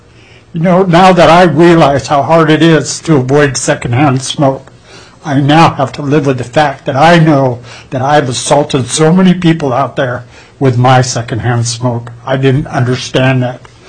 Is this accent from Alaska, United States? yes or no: yes; Juneau, Alaska, United States; I was born and raised here in Juneau, Alaska.